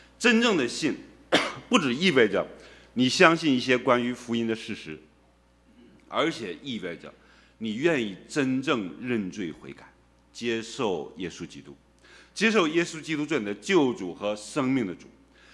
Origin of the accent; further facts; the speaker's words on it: China; 所以这里的希腊人就代表所有的非犹太人，也包括我们中国人，都是这样的非犹太人。